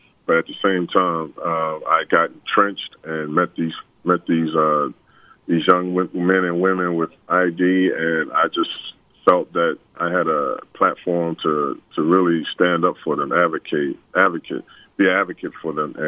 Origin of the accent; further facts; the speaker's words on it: New York, United States; he was a country boy, and I was from New York